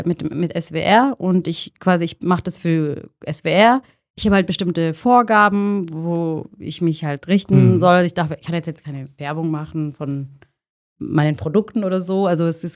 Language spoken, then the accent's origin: German; Stuttgart, Baden-Württemberg, Germany; ich bin ja aus Stuttgart